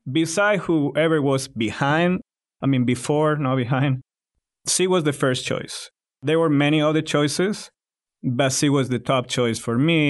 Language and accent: English; Spain; English is a second language; Then Barcelona was a choice two ways. One is my home country. I'm not from Barcelona, but it was exciting for me to do it.